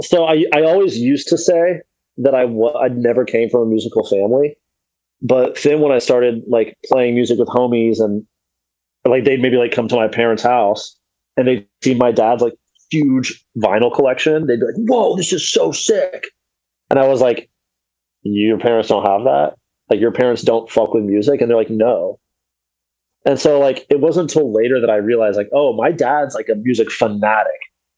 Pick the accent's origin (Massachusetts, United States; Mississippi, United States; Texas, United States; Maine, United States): Texas, United States; Houston; I mean, I was definitely in the full like suburbs life. Didn't really start going into Houston later until I was like getting it like fully into music